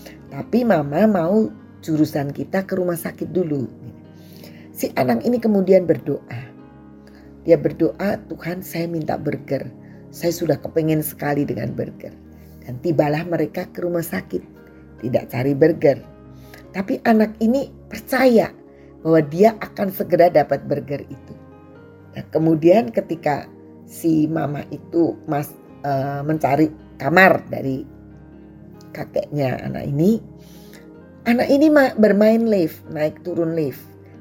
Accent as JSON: {"language": "Indonesian", "region": "Jakarta", "country": "Indonesia", "lives_now": "Cirebon, Indonesia", "said": "Pengalaman saya dari Jakarta, saya menikah. Kemudian kami berpindah ke Cirebon, asal dari suami saya."}